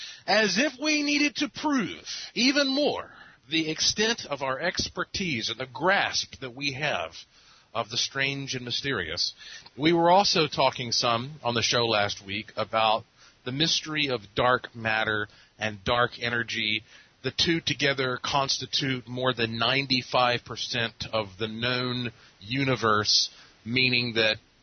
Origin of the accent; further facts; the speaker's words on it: Asheville, North Carolina, United States; I'm referring to Asheville, where you are, my hometown, is such a paranormally active place